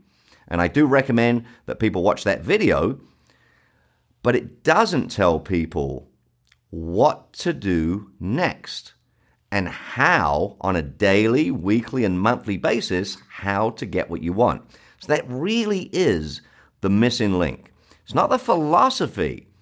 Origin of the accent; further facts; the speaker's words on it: Brixton, London, United Kingdom; I am from the South. I'm from a place called Brixton in South London.